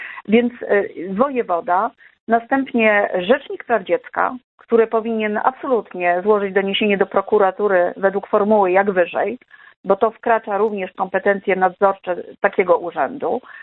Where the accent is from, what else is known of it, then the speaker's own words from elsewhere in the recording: Warsaw, Masovian Voivodeship, Poland; My jako warszawiacy zwracamy się do was